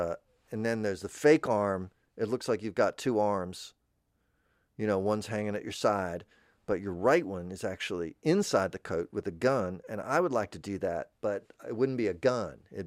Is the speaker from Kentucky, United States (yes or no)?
yes; Kentucky, United States; so I said fried chicken because I'm from Kentucky.